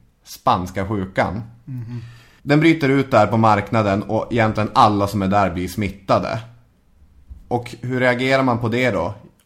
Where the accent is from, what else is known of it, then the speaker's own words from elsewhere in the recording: Arvidsjaur, Norrbotten County, Sweden; min hemort Arvidsjaur. Det är Sveriges femte största kommun sett till ytan. Och det är Sveriges femte minsta kommun sett till population.